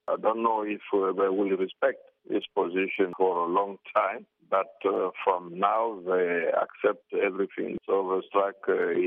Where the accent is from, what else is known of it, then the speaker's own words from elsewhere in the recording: Boké, Boké Region, Guinea; English is a second language; Boké is my hometown. We have a big problem in that part of the country.